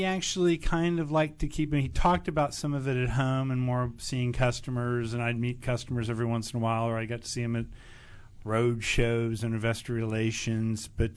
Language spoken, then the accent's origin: English; Dallas, Texas, United States; I grew up in Dallas, Texas.